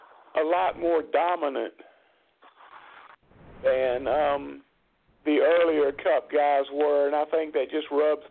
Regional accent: the South, United States; We're all from the South, and you know the golden rule as good as I do.

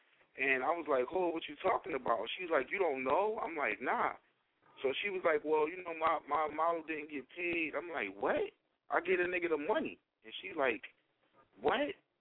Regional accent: Philadelphia, Pennsylvania, United States; now in Miami, United States; Oh, man, I'm from Philadelphia, man. Born and raised in Philly. I live in Miami now. I've been down here for about 4 years.

